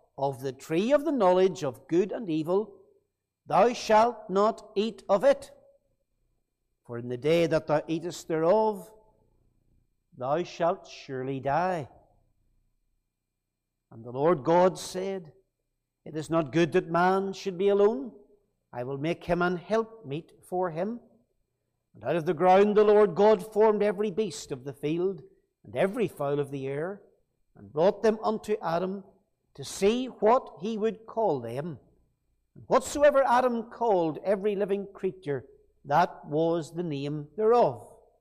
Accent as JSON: {"language": "English", "town": "Rathfriland", "region": "Northern Ireland", "country": "United Kingdom", "also_born_or_lived": "Banbridge", "said": "I'm from Rathfrey Island originally, but spent 7 years in Banbridge. So it's sort of home, and I went to school with quite a number of fellows from Dromore."}